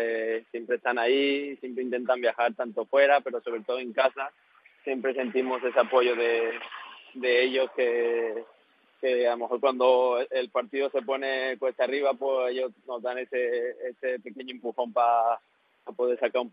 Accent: Mexico; now in Spain; volvería a tomar la misma decisión de partir de México, porque al final de niño, cuando uno está en México, pues su sueño es jugar en Europa

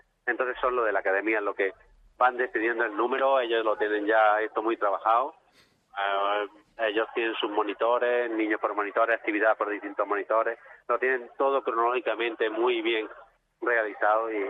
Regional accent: Antequera, Andalusia, Spain; also born or lived in Málaga; Evidentemente somos malagueños y también, hombre, somos antequeranos.

